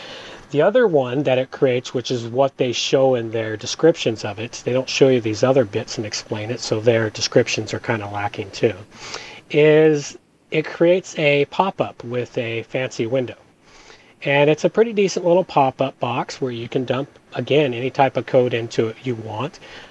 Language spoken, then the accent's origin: English; Victoria, British Columbia, Canada; After all, I'm from Victoria, the opposite end of the coast from you.